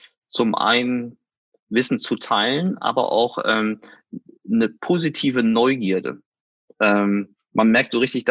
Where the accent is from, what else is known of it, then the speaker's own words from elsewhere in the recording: Hanover, Lower Saxony, Germany; now in Bavaria, Germany; als Hannoveraner, der nach Bayern ins Exil gehen musste